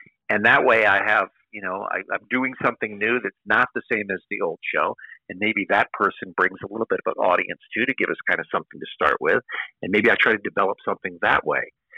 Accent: London, United Kingdom; also born or lived in United States; I'm a British-born citizen, and wanted to come back home. I consider London my home. This is where I was born. I lived here twice as a youth, and I'm so happy to be back.

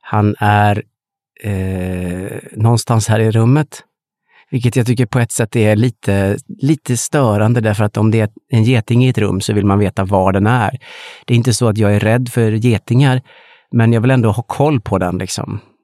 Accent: Åland, Finland; Nej, det är alltså en liten plats precis utanför Ålands kust. En liten kobbe med en liten röd stuga på. Där föddes jag, växte upp, gick i skolan

